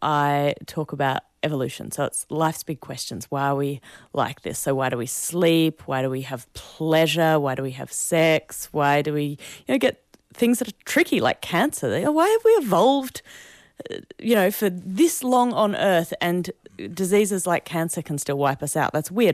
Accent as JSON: {"language": "English", "region": "Tasmania", "country": "Australia", "said": "I'm from Lutruwita, Tasmania, so especially if it's an environmental question from a cold and chilly place, I'm especially keen to answer it."}